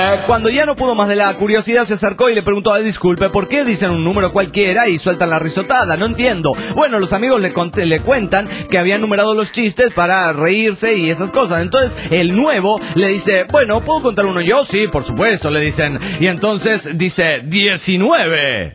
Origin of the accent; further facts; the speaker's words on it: Bogotá, Colombia; de Bogotá, Colombia.